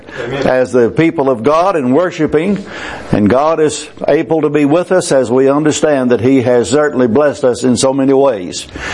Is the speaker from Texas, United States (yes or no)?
yes; Gladewater, Texas, United States; also born or lived in Kilgore; have many good memories of growing up in Gladewater, Texas, and before that in Kilgore, Texas